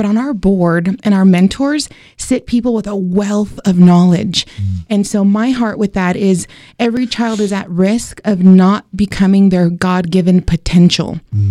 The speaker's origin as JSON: {"language": "English", "region": "New Mexico", "country": "United States", "tie": "born or raised there", "said": "I know for me growing up in New Mexico, I was one choice away daily."}